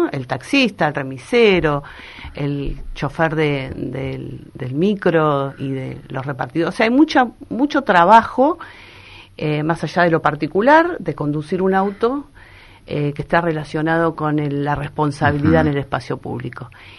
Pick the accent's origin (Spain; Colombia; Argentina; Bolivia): Argentina; es un tema que como argentinos nos debemos también debatir.